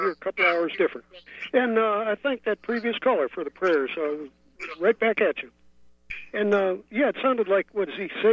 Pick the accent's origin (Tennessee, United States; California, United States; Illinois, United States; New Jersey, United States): California, United States; San Francisco; You know, out here, I'm from San Francisco, and I'm from the land of Pelosi, but I'm a Green Party member, right?